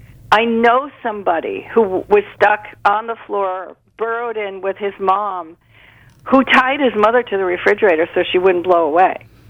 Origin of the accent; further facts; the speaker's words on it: New Jersey, United States; I'm Irish Catholic. … And I went to a neighborhood, I was born in a neighborhood, where the church was built first. This is in South Jersey.